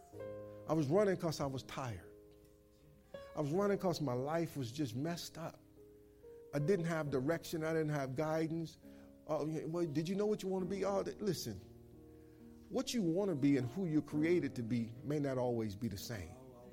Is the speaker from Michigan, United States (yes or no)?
yes; Michigan, United States; I remember being on a job, and I'm from Michigan. I'm being on a job down here in North Carolina